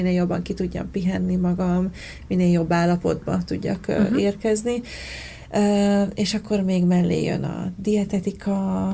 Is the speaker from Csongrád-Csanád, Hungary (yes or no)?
yes; Szeged, Csongrád-Csanád, Hungary; Ugye szegedi vagyok, hát Szeged mellett Tápén lakok. Hát ez valamikor egy kis falu volt, de most már így gyakorlatilag ilyen kertvárosi rész Szegednek. De én olyan kis falusi lánynak tartom egyébként magamat